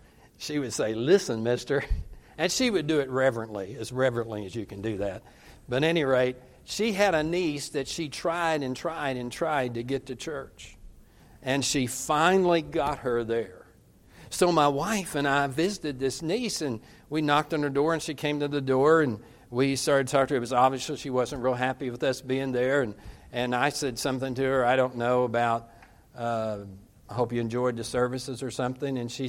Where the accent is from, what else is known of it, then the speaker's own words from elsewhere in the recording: Southern United States, United States; though I come from the South.